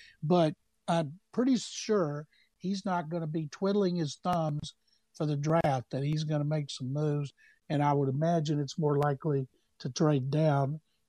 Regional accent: Waco, Texas, United States; Gary Horn from Horn Solutions is a friend of mine dating back to when we grew up together in Waco.

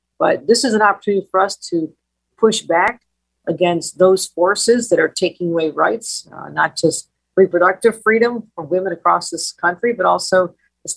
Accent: Buffalo, New York, United States; we just passed nation-leading laws right in the aftermath of the Buffalo massacre, my hometown

